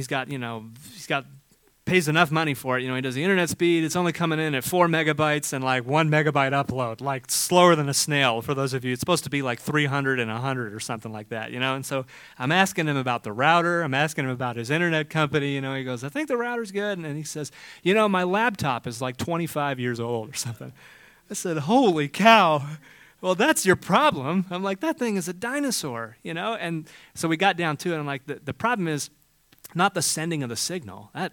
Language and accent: English; Cleveland, Ohio, United States; I'm thinking, I'm 35 from Cleveland, you know